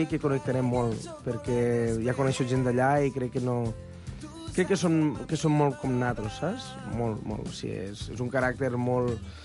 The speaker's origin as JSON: {"language": "Catalan", "town": "Camarles", "region": "Catalonia", "country": "Spain", "said": "Jo soc de Camarles, del Delta de l'Ebre."}